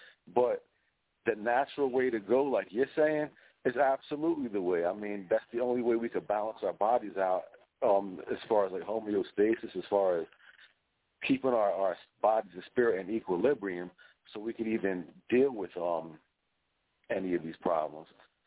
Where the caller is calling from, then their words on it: New Jersey, United States; I'm calling from the South Jersey area, close to the shore, like around Atlantic City.